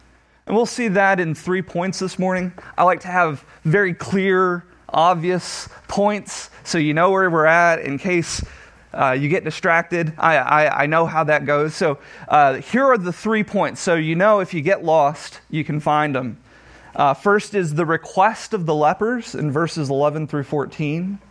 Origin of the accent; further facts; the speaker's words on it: Texas, United States; now in Pennsylvania, United States; I'm living in Pennsylvania, but I'm originally from Northwest Texas. So I'm going to be dropping a lot of y'alls and things like that.